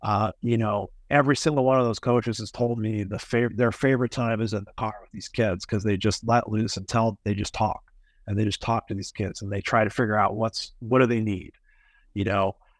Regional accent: Kansas City, Missouri, United States; I grew up in Kansas City. I was gone for 10 years and came back

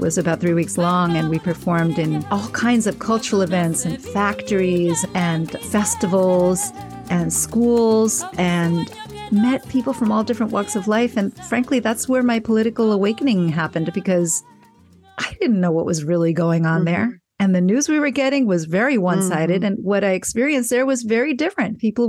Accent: Puerto Rico; since I'm from Puerto Rico, I sang a danza, a very typical song form from Puerto Rico.

